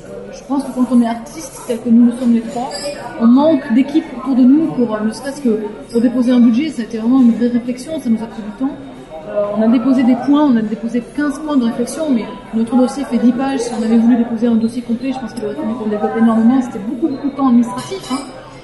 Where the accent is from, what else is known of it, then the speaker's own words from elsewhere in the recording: France; now in Geneva, Switzerland; moi je suis française, donc je peux avoir un regard extérieur, mais je vis aussi sur Genève